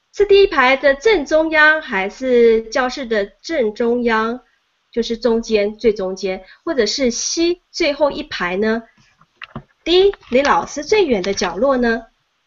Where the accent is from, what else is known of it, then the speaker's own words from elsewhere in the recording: Pennsylvania, United States; 我是来自宾州